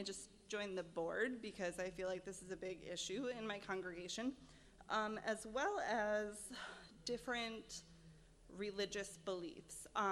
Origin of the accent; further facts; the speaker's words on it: La Crosse, Wisconsin, United States; I'm from La Crosse, Wisconsin.